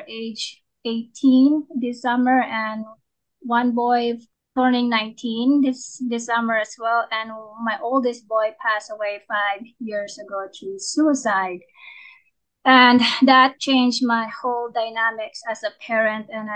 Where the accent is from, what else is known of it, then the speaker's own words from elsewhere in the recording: Philippines; First of all, I grew up in the Philippines and in a very poor environment.